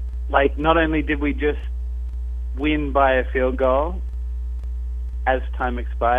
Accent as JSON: {"language": "English", "country": "Australia", "lives_now": "Las Vegas, United States", "said": "I must tell you guys, as an Australian fan that generally gets up at like 4 in the morning for a game at 1 p.m., oh my God, I'm so happy."}